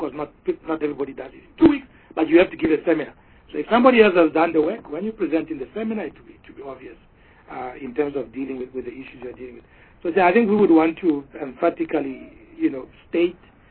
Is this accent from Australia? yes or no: no; Tanzania; and I come from Tanzania